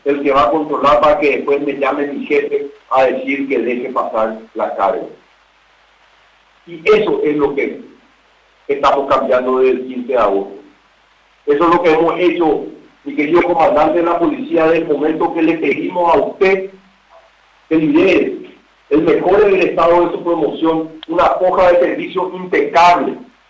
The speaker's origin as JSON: {"language": "Spanish", "country": "Paraguay", "said": "somos más los paraguayos que queremos un Paraguay libre, soberano, con oportunidades para todos."}